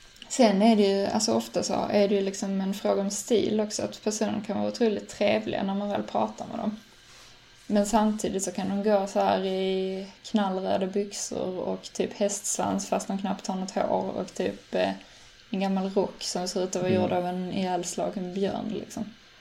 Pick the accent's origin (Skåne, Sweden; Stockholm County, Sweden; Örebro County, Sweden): Skåne, Sweden; Trelleborg; Jag kommer ju från Trelleborg, så det är väl där jag har varit mycket så här hemma hos folks, alltså så här familjers hem och sånt när jag var barn.